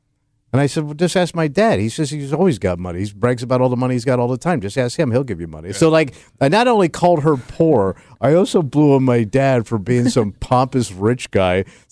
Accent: New Jersey, United States; I'm a kid from Jersey, right? We're up here in Auburn.

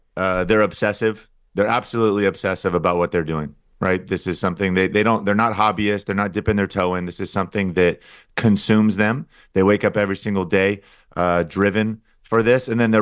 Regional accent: San Diego, California, United States; I just can't, again, growing up in San Diego, that's not something that I'm familiar with.

